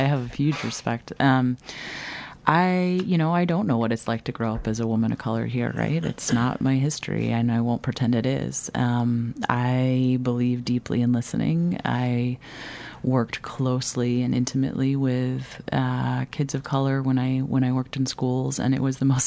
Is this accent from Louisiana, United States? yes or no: no; Long Beach, California, United States; now in Madison, United States; Yeah. So I was born in Long Beach, California. I spent all through elementary school there and public school.